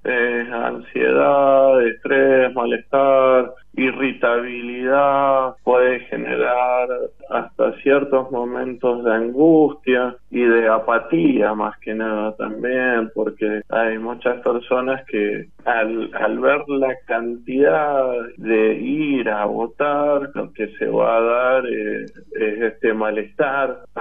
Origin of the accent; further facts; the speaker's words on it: Mendoza, Argentina; uno no la está pasando bien como mendocino